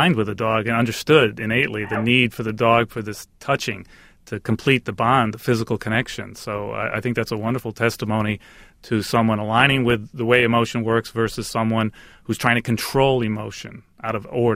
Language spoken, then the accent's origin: English; Ireland; So being Irish, I'm able to take a lot of philosophical leaps